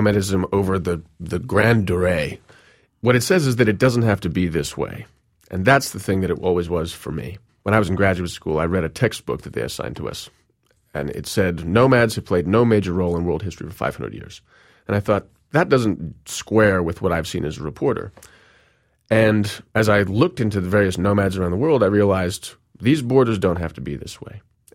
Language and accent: English; New York City, New York, United States; born or raised there